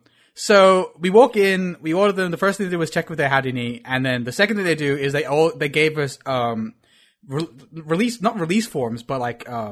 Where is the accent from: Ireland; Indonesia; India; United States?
India; Again, being Indian, I'm like, okay, if there's anyone who can do this on this table, because my friends are like two Chinese dudes, me and a Hungarian dude.